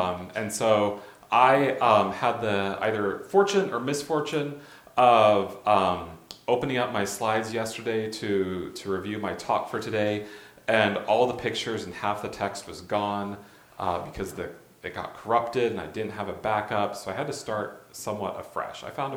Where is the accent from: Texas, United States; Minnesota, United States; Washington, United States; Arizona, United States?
Arizona, United States; Phoenix; I come from Phoenix, Arizona.